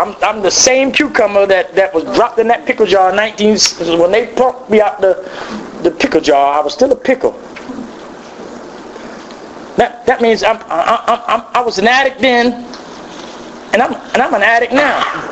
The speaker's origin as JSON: {"language": "English", "region": "New Jersey", "country": "United States", "said": "They sent me from Stuart, Florida to New York. I'm from Jersey."}